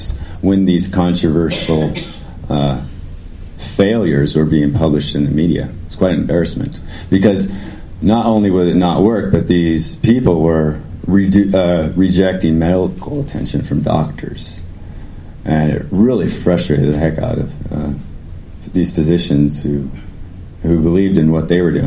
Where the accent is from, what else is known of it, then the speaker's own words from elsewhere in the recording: Sacramento, California, United States; Yeah, and then I grew up in Sacramento, was quite active.